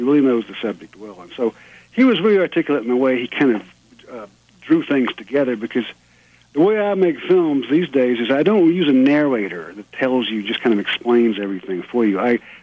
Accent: Birmingham, Alabama, United States; Well, no, I'm from North Alabama. My father was a preacher, so we did move around a few times. I was born in Birmingham and went to the college there, Birmingham Southern.

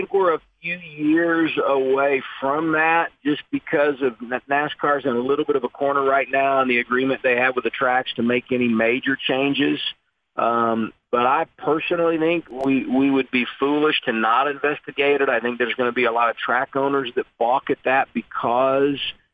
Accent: Indianapolis, Indiana, United States; I'm from Indianapolis

